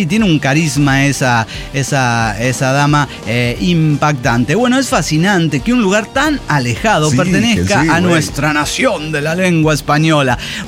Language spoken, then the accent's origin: Spanish; San Juan, Argentina; now in Neuquén, Argentina; Yo vivo en Neuquén, pero soy de San Juan, y hablando con mi gente del lugar me cuenta que fue tremendo